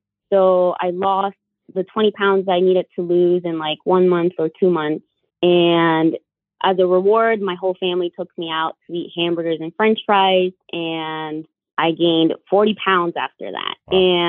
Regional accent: Bolivia; So I am from Bolivia in South America.

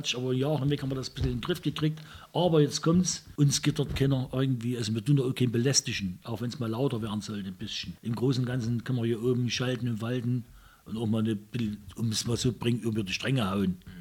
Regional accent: Zwickau, Saxony, Germany; aber wir sind aus Zwicke, ne? Wie man sagt, die Zwicke.

